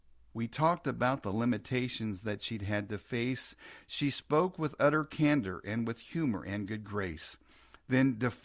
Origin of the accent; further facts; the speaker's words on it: Kansas City, Missouri, United States; And you know, I grew up in Kansas City